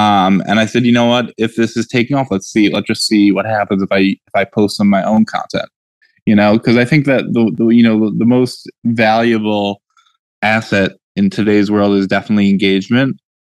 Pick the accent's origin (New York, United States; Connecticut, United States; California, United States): New York, United States; Manhattan; You know, I grew up in Manhattan.